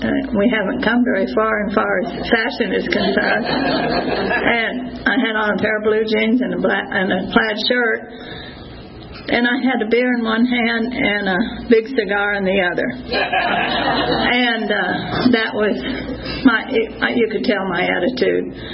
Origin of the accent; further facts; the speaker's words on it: New Mexico, United States; also born or lived in Texas; I was born in Texas and grew up in New Mexico.